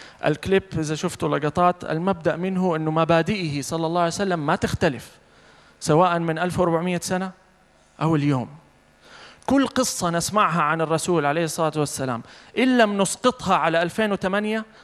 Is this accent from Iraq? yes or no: no; Saudi Arabia; إحنا عندنا في السعودية